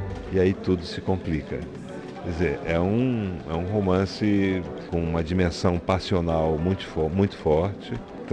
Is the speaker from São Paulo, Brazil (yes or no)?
no; Manaus, Amazonas, Brazil; eu nasci em Manaus, eu cresci lá, passei minha infância, toda a minha infância e uma parte da minha juventude.